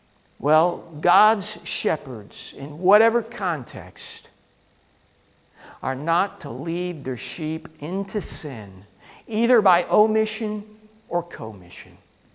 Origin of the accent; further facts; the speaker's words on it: California, United States; I'm from California. Everything's casual in California.